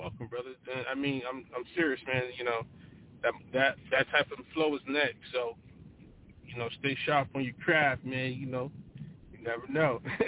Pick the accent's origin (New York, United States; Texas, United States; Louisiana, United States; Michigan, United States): New York, United States; Rochester; Yeah, because I'm from Rochester, New York.